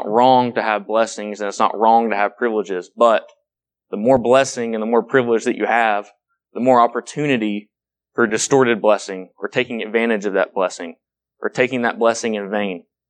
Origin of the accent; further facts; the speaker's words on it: United States; And I know that growing up in the United States, I've never once had to worry about food not being on the table.